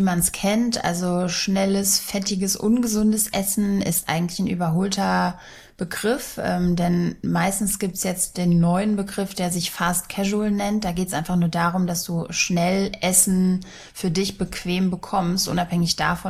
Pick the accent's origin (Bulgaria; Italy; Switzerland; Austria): Bulgaria; Sofia, Sofia City; now in Germany; Meine Heimat ist Region Rhein-Main und ursprünglich Sofia, Bulgarien.